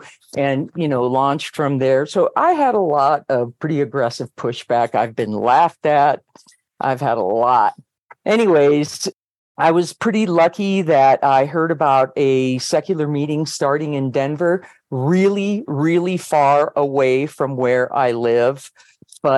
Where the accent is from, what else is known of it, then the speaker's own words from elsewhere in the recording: Havana, Cuba; now in United States; I'm originally from Havana, Cuba. I live in Colorado.